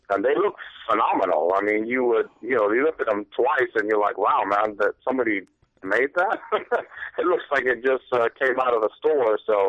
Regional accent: England, United Kingdom; born there; I was born in England

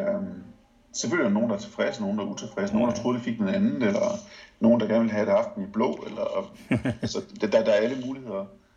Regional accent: Jutland, Denmark; moved away; Jeg er helt jyde. Og at bo i udlandet 17 år, det gør jeg ikke så...

